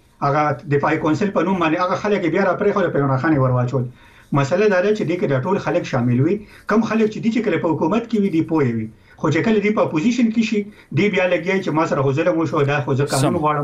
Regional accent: Khyber Pakhtunkhwa, Pakistan; موږ د پښتونخوا یو

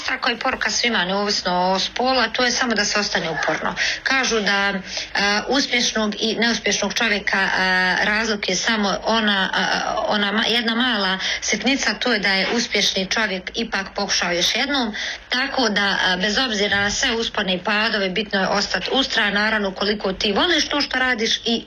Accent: Kalesija, Federation of Bosnia and Herzegovina, Bosnia & Herzegovina

